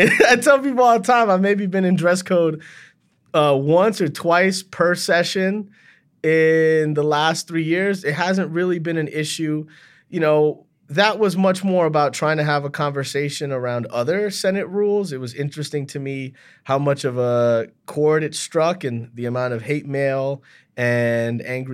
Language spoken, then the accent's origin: English; Miami, Florida, United States; So I grew up in Miami formatively, and I did have some teachers of color.